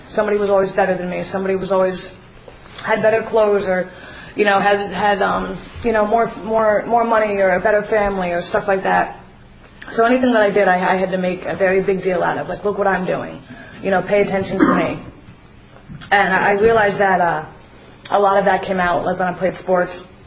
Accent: New Jersey, United States; I'm originally from Jersey. Family of six, kind of a mixed family.

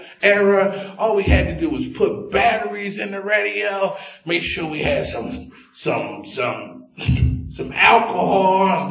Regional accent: Philadelphia, Pennsylvania, United States; where I'm from North Philly. And, like, guys are not talking about spirituality on the corner of 23rd and Burks.

